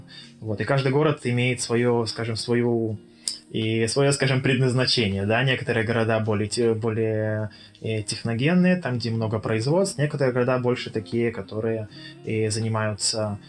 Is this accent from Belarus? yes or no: yes; Belarus; moved away as an adult; now in Israel; И я родился вообще в Белоруссии, в большом городе Львове. И несмотря на это, он очень тихий, спокойный провинциальный городок. И 20 лет я прожил в Белоруссии.